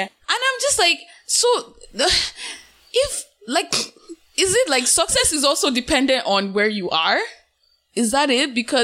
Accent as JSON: {"language": "English", "country": "Nigeria", "said": "But I guess like as a Nigerian in the diaspora, I just always feel like by default successful."}